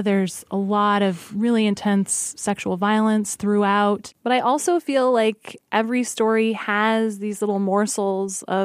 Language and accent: English; Alaska, United States; And I grew up in Alaska, which is another place where there's like either darkness or light in a lot of circumstances.